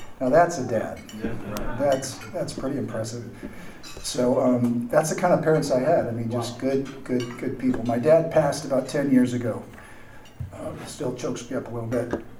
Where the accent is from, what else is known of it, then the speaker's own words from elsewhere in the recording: Kawagoe, Saitama, Japan; I was born there and lived in a city called Kawagoe in Saitama-ken, which is northwest of Tokyo, and spent 17 years there. My parents were career missionaries, and they went to Japan in 1948.